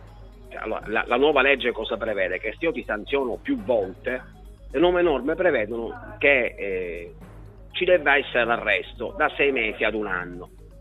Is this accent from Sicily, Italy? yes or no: yes; Palermo, Sicily, Italy; lo dico da palermitano che circola fortunatamente in moto